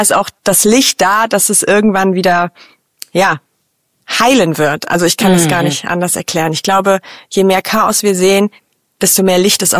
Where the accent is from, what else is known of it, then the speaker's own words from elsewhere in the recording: Northern Germany, Germany; Ich komme auch aus Norddeutschland.